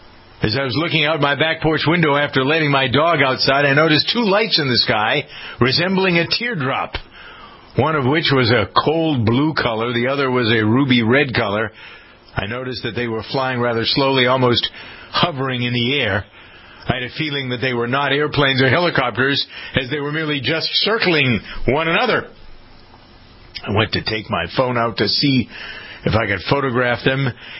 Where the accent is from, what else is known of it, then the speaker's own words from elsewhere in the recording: Framingham, Massachusetts, United States; Framingham is my hometown in Massachusetts.